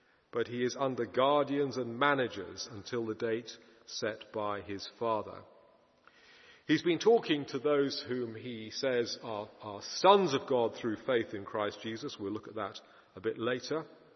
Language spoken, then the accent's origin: English; London, United Kingdom; I was brought up in North London